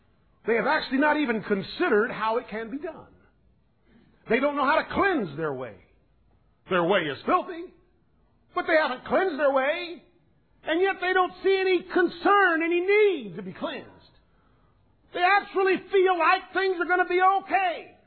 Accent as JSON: {"language": "English", "country": "United States", "said": "Yeah, I've heard that. I'm American. Why do they want to kill me?"}